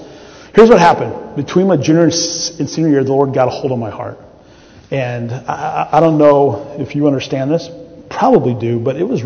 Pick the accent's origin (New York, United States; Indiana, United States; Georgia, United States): Indiana, United States; My wife and I have been married for 20 years, and I grew up in Indiana.